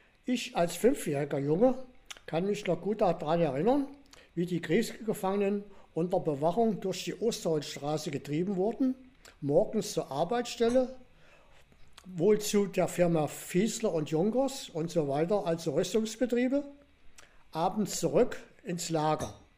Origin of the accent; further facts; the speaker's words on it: Bettenhausen, Hesse, Germany; born there; geboren 1937 in Bettenhausen.